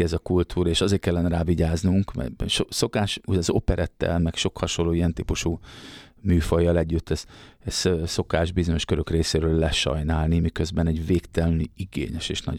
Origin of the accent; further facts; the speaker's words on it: Algyő, Csongrád-Csanád, Hungary; Ugye szegediek vagyunk, Szeged környékén, Algyőn